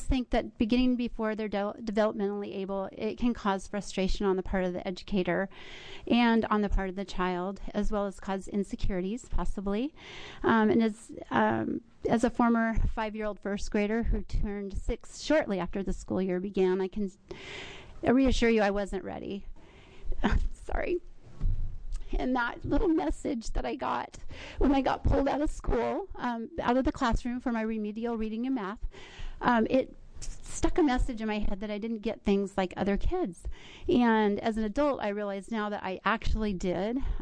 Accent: Salem, Oregon, United States; I'm from Salem, Oregon.

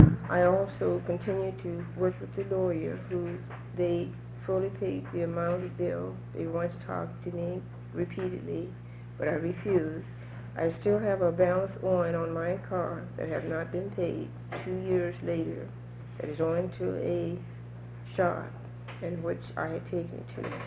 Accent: Portland, Oregon, United States; I'm from Portland, Oregon.

